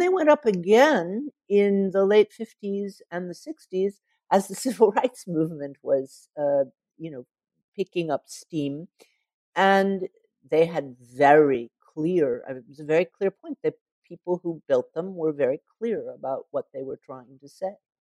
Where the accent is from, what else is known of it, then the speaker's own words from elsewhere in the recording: the South, United States; But I didn't know that, and I grew up in the South.